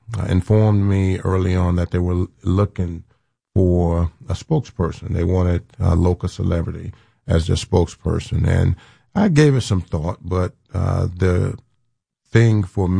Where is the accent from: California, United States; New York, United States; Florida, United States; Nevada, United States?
Florida, United States; I mean, the beaches. I grew up in South Florida. But no, I didn't have access to a swimming pool.